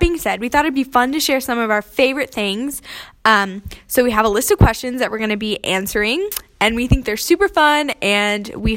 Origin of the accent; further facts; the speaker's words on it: Missouri, United States; I'm from a small town in Missouri where I grew up with two brothers, a half-sister, and a foster brother.